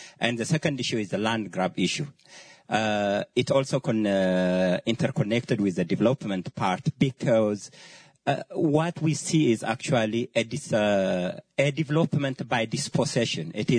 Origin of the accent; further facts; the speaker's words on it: Ethiopia; I'm an attorney. I'm from Ethiopia.